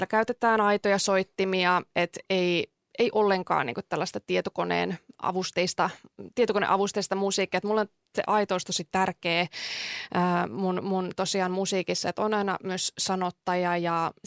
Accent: Tampere, Pirkanmaa, Finland; Tosiaan mä oon ihan tamperelainen, Tampereelta syntyisin ja tänne nyt on muutaman mutkan kautta takaisin päätynyt

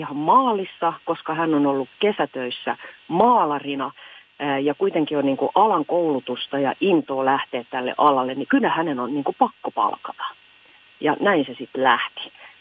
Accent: Kankaanpää, Satakunta, Finland; mä olin Kankaan päästä kotoisin, että mulla oli sen verran niin kuin tämmöinen kotikenttäetu

